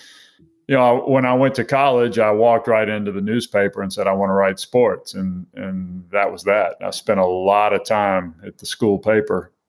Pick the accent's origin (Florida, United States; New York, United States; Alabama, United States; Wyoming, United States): Alabama, United States; Mobile; I grew up in Mobile, Alabama, and sports, I don't know why sports was omnipresent in my life.